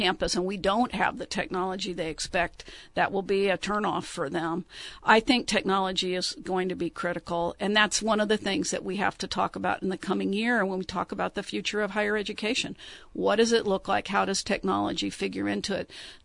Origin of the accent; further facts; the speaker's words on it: Texas, United States; I grew up in Texas. So seeing snow at all was very unusual to move to where there were 150 inches a year.